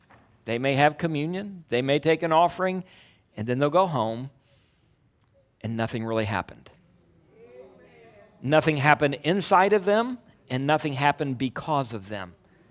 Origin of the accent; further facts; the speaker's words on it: Buckhart, Illinois, United States; I grew up right outside of Rochester, Illinois, just down the road here, a little place called Buckhart.